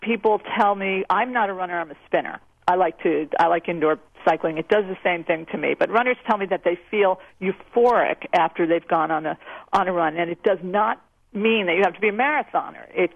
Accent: New York City, New York, United States; I'm ashamed to say that I'm a New Yorker and I don't take enough time to meditate

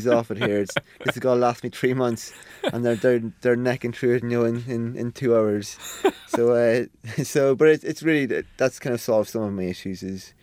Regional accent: Ireland; You know, I grew up in Ireland, and you're almost fighting at the bar to be the first person to buy a round.

